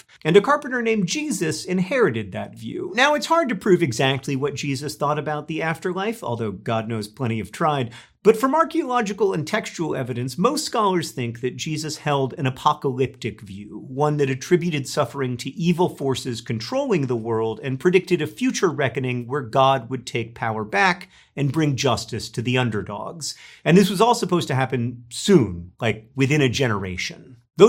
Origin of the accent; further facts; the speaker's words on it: Florida, United States; I grew up in Florida, which many have described as the Ohio of the South.